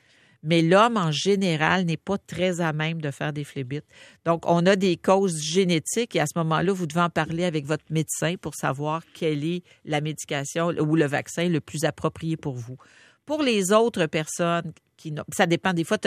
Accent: Beauharnois, Quebec, Canada; moi, je suis native de Beauharnois.

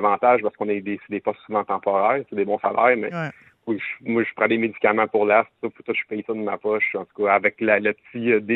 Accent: Montreal, Quebec, Canada; now in Sainte-Thérèse, Canada; Je viens de Montréal, mais maintenant, je suis à Sainte-Thérèse.

